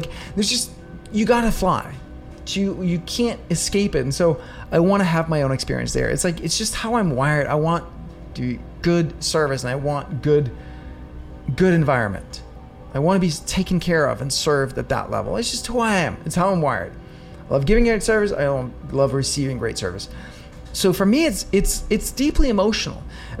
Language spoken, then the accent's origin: English; Denmark; English is a second language; now in New York City, United States; I'm from Denmark. I live in America. I'm in New York City now. I'm about to move to the West Coast, to LA, Malibu.